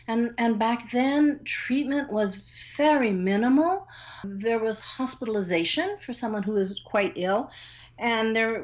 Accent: Guam; because we grew up on Guam in the 50s and 60s

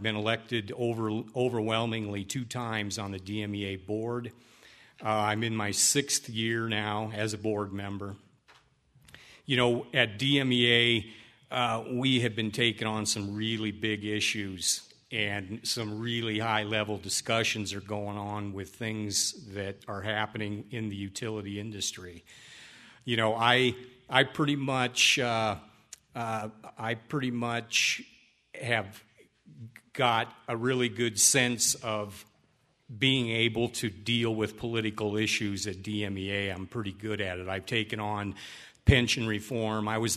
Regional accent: Colorado, United States; born there; My background, I was born in Colorado.

